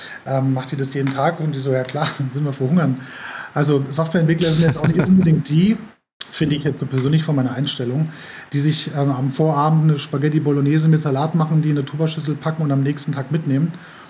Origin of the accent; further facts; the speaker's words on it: Frankfurt, Hesse, Germany; born there; now in Karlsruhe, Germany; Ich bin 48, bin Unternehmer seit gut 25 Jahren, bin geboren in Frankfurt, wohne aber seit 20 Jahren in Karlsruhe. Eigentlich wegen der Arbeit hierher umgezogen